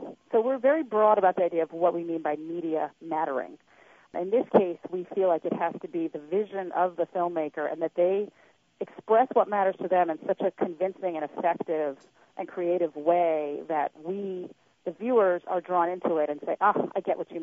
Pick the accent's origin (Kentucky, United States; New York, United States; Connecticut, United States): New York, United States; New York City; I grew up before that in New York City in the 70s and 80s. So, I mean, I think there was some influence there. I was growing up in New York.